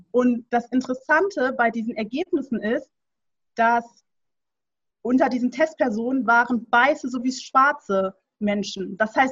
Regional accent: Soest, North Rhine-Westphalia, Germany; born there; Ich komme gebürtig aus Soest, bin 24 Jahre alt und mein Papa ist schwarz und kommt aus Gambia. Meine Mama ist weiß und kommt aus Deutschland.

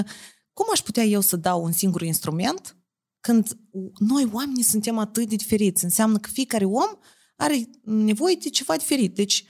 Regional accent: Romania; moved away as an adult; now in France; Vai, câțiva ani în urmă eram plecam din România spre Franța. Da, vreo 7 ani în urmă.

